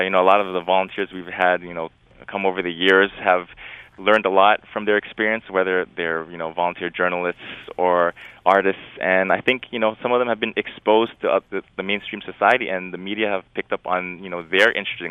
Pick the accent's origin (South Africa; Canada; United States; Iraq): Canada; Toronto, Ontario; And, you know, growing up in Jane and Finch, I had a pretty typical Canadian childhood.